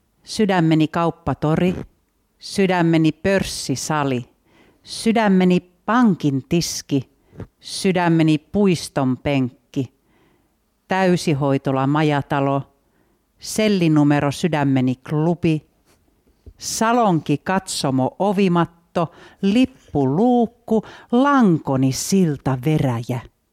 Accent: Kolari, Lapland, Finland; mä oon Kolarissa syntynyt. Ihan pienen pienestä paikasta siinä Ylläksen kupeessa siellä talvipakkasten aikaa, niin silloin se äiti mut laittoi maailmaan.

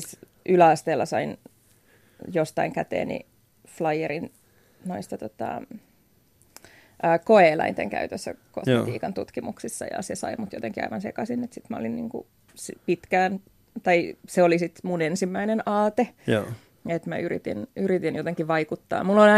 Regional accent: Vantaa, Uusimaa, Finland; born there; No mä oon syntynyt Vantaalla, Koivukylä.

